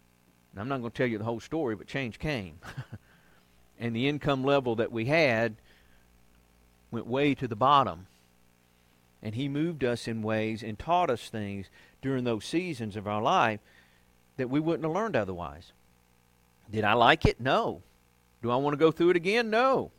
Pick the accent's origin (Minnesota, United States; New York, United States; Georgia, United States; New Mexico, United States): Georgia, United States; born there; I was born local here in Georgia and isolated from a lot of stuff.